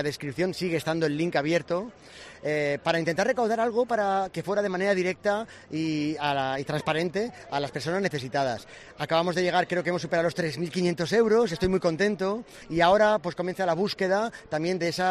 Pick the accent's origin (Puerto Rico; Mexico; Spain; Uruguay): Spain; Madrid, Community of Madrid; born there; Yo soy madrileño de nacimiento, medio valenciano de corazón, mi mamá es de Valencia y yo, claro, llevo toda la vida viniendo aquí